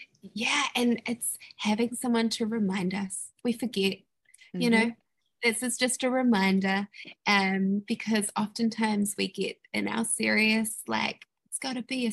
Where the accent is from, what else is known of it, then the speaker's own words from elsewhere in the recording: New Zealand; accent: New Zealand; a lot of Americans think I'm … because of my New Zealand accent.